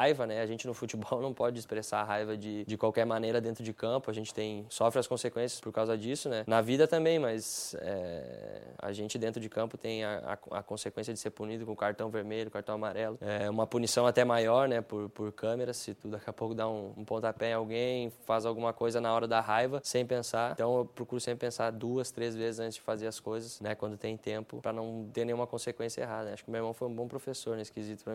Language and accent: Portuguese; Novo Hamburgo, Rio Grande do Sul, Brazil; lá da minha cidade, Novo Hamburgo